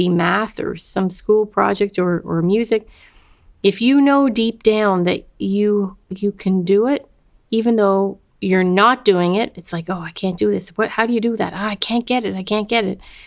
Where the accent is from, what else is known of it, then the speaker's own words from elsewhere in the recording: Cape Breton, Nova Scotia, Canada; Because I grew up in Cape Breton, there was tons of places for a young person to play.